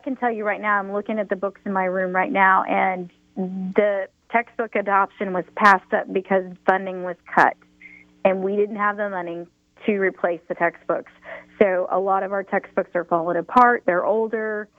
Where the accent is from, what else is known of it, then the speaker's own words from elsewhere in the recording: Kingfisher, Oklahoma, United States; you know, I grew up in Kingfisher, and I ran into some Kingfisher teachers.